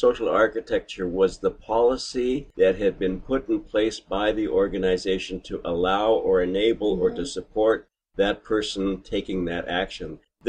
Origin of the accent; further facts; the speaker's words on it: Canada; I say process because I'm Canadian.